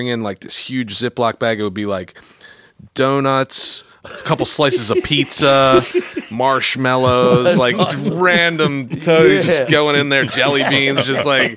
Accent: Baltimore, Maryland, United States; there's always people if I say I'm from Baltimore that cheer everywhere I go.

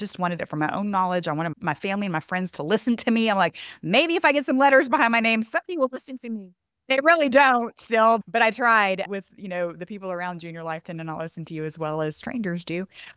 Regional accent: Houston, Texas, United States; I'm a big city girl. I grew up in Houston, a huge city.

